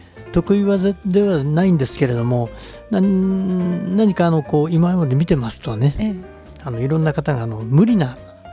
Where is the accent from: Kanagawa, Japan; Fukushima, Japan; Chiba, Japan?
Kanagawa, Japan; Yokohama; 横浜になります。